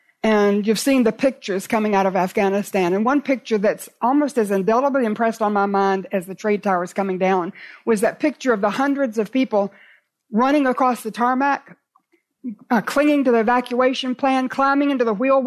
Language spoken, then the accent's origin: English; Raleigh, North Carolina, United States; I was in Raleigh, in my hometown